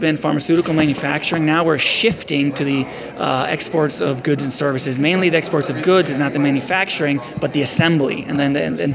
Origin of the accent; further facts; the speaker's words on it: Puerto Rico; also born or lived in Virginia; I was born in the States in Virginia, but raised in Puerto Rico.